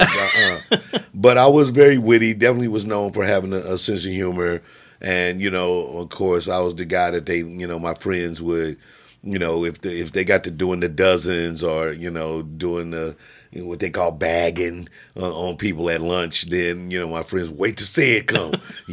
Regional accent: Jefferson City, Missouri, United States; born there; I was born in Jefferson City, Missouri. That's the capital of Missouri, the state capital.

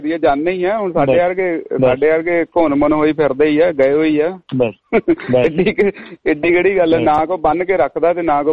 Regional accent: Punjab, India; ਅਸੀਂ ਪੰਜਾਬ ਤੋਂ ਆਏ ਸੀ

